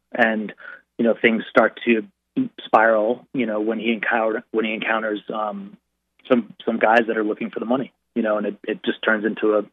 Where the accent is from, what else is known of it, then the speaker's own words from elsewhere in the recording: Maine, United States; And I grew up in Maine, so I know the area and the environment.